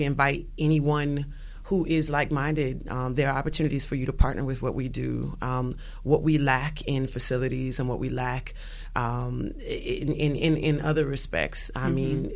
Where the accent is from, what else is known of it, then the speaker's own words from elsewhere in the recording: United States; I say that as an American. Amanda, I'm an American.